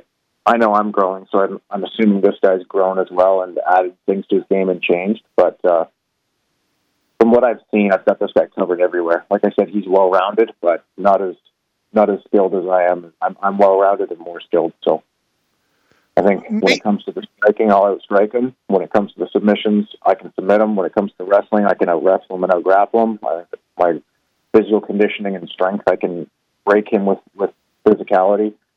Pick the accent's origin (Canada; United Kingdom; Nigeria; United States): Canada; Waterdown, Ontario; where I grew up in Waterdown, which was a pretty small town at the time. It's massive now, but when I grew up there, it was tiny.